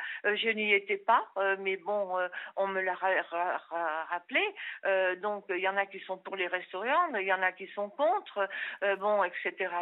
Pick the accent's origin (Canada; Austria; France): France; nous on est français.